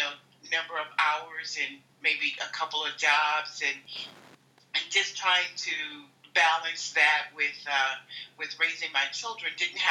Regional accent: Florida, United States; I grew up in Florida in a very small town. I believe maybe at the time that I was there, it might have been 7,000 to maybe 9,000 people there. A lot of immigrants. It's an immigrant town, a lot of rural area, farmland.

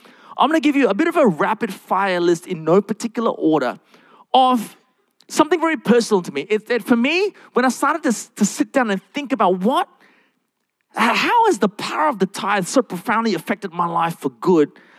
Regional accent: Australia; I'm also Asian, so control was a big thing for me. I'm also an Aussie

